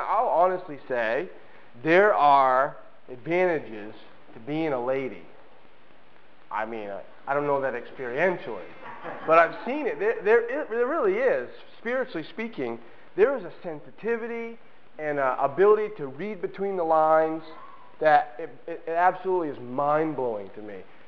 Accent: United States; I'm an American. I thought I was supposed to be proud. I'm American.

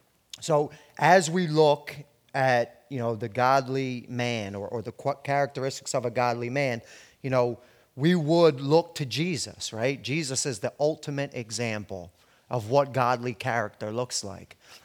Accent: New Jersey, United States; accent: New Jersey; So for the sake of my New Jersey accent, we're going to go with Elijah and Elisha, okay?

